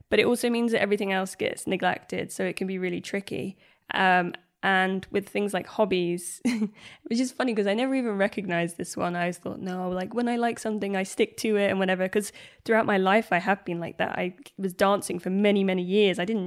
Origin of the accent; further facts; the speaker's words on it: Ireland; I am Irish.